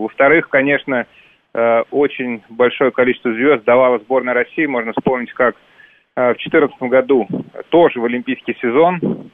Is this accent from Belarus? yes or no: yes; Belarus; Я белорус, кстати, тоже